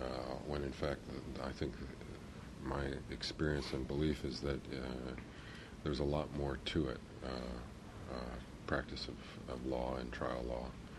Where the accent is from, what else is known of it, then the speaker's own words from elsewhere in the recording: Chicago, Illinois, United States; now in West Coast, United States; I grew up in Chicago, but I've been 25 years on the West Coast among a very different tribe.